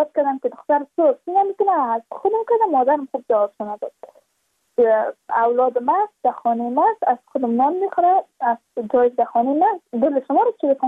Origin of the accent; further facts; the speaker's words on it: Badakhshan, Afghanistan; چون ما از بدخشان هستیم یعنی منطقه دور دستش